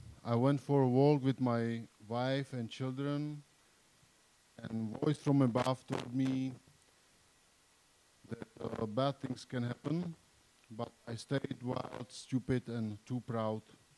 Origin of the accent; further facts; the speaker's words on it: Jihlava, Vysočina Region, Czechia; I was born in Jihlava in Czech Republic. I was raised in a atheistic family